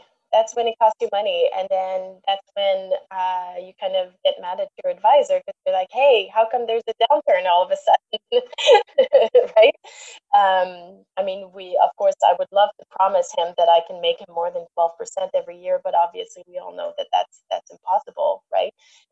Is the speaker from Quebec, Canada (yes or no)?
yes; Montreal, Quebec, Canada; first language French; English is a second language; I was raised in Montreal, which is very bilingual, and I've always worked in this industry, and we've always worked in English. So even though my first language is French